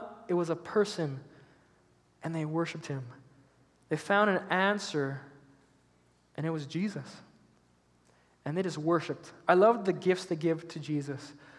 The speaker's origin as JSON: {"language": "English", "town": "Kinsella", "region": "Alberta", "country": "Canada", "tie": "born or raised there", "said": "I got back from my hometown this morning, from Kinsella. I've asked this question before. Who knows it, but I'm not going to ask again because nobody does. It's a very small town, and 2 years ago, 30 people lived there"}